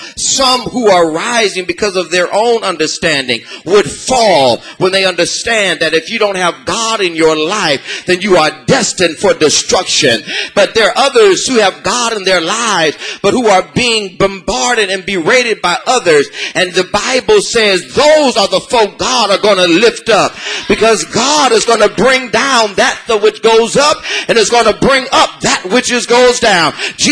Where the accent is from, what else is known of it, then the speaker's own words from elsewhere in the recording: Los Angeles, California, United States; Listen, I'm from South Central LA. I know what I'm talking about